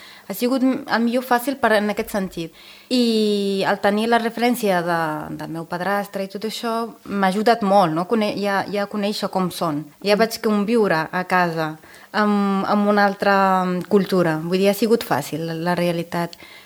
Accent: Casablanca, Casablanca-Settat, Morocco; now in Sant Celoni, Spain; Soc del Marroc, d'origen berber, vull dir, soc del sud del Marroc, però he nascut a Casablanca. I he crescut a Casablanca, també.

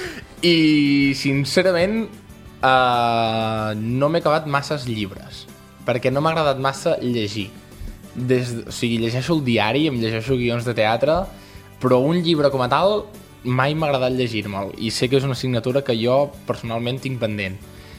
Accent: Sant Celoni, Catalonia, Spain; crec que a Sant Celoni li falta molt, o sigui, crec que podríem estar millor del que estem, però m'agrada molt el meu poble i me l'estimo molt.

